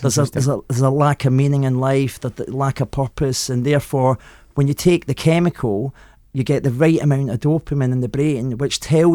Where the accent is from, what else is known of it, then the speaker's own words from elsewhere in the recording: Glasgow, Scotland, United Kingdom; So I grew up in Glasgow in the 60s.